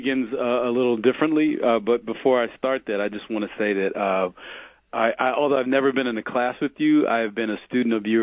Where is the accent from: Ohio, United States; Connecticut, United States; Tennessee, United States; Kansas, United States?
Tennessee, United States; Knoxville; also born or lived in Birmingham, Alabama; now in New York, United States; I'm actually from the South. I was born in Birmingham, Alabama, and grew up in Knoxville, Tennessee, and was teaching at the University of Tennessee just before taking the job here. So I'm not a native New Yorker.